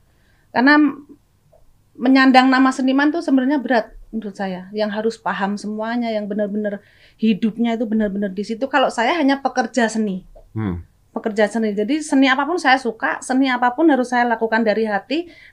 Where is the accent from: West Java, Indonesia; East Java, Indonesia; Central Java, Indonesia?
Central Java, Indonesia; Pati; Kalau di Pati itu kebetulan nama desa saya itu di Banyutowo. Banyutowo itu mata pencarian sebagian besar adalah nelayan karena di pinggir pantai.